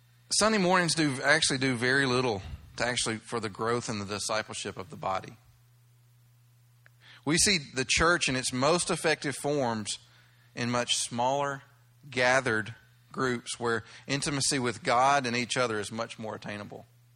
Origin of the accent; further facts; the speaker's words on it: the South, United States; Unfortunately, growing up in the South, I know myself, probably most of you had a different view of church.